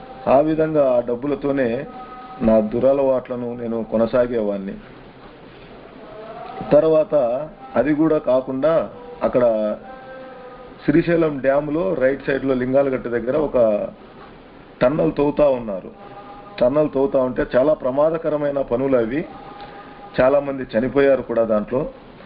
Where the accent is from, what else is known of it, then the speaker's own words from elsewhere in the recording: Gollapalle, Andhra Pradesh, India; సరే, మా యొక్క సొంత గ్రామము మా నాన్నది గొల్లపల్లె, త్రిప్రాంతకం మండలం. అదే మండలంలోనే మా అమ్మది ఎలంపల్లి, అంటే పక్కన పక్కన గ్రామాలే.